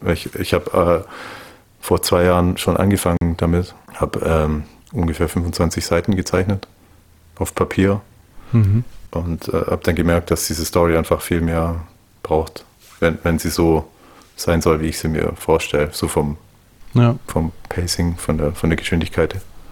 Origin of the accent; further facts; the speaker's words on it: Baden-Württemberg, Germany; es ist so grob angelehnt an das Lohnetal, das ist da, wo ich herkomme, die Gegend.